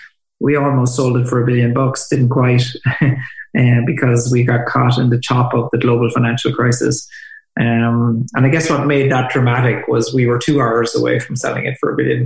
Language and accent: English; Ireland; As Irish people.